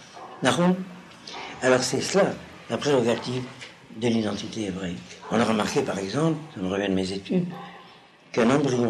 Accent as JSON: {"language": "French", "country": "Algeria", "tie": "born or raised there", "said": "Je me rappelle mon enfance en Algérie, là c'est encore plus significatif, parce que nous étions une communauté qui sortait de la ville arabe."}